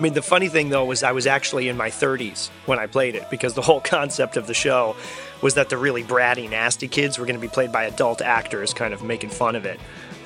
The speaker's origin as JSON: {"language": "English", "region": "Massachusetts", "country": "United States", "tie": "born or raised there", "said": "I grew up here where I am right now in the Berkshires, in Berkshire County, Massachusetts, sort of Western Mass, west of Boston and, you know, 3 hours north of New York."}